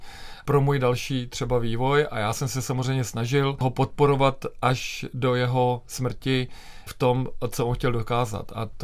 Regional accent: Prague, Czechia; born there; also born or lived in London; Já jsem se narodil v Praze a nikdy nedám na ně dopustit, ale prožil jsem část svého života v Londýně.

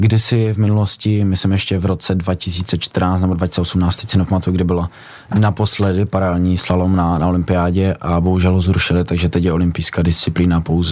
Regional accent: Ostrava, Moravian-Silesian Region, Czechia; Já jsem z Ostravy, takže v Beskydech hodně, no, jsme jezdili.

